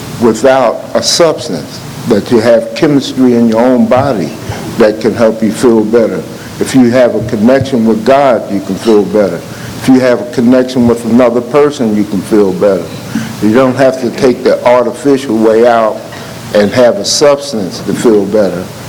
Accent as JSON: {"language": "English", "town": "Seattle", "region": "Washington", "country": "United States", "said": "Good afternoon, everyone. … from Seattle."}